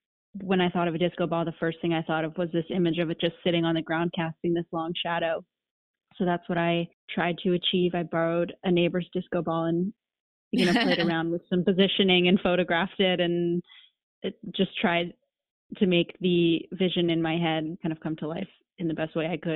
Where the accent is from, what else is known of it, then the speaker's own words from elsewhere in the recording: Pennsylvania, United States; also born or lived in New York City; a series about refugee children who were resettling in my hometown in Pennsylvania, where I was actually living at the time.